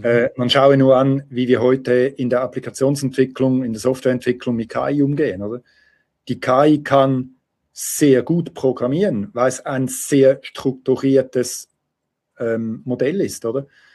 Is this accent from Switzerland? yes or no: yes; Switzerland; Also bei uns in der Schweiz ist es systemisch gewünscht, weil das Gesetz schreibt vor, dass alle 5 Jahre überprüft werden muss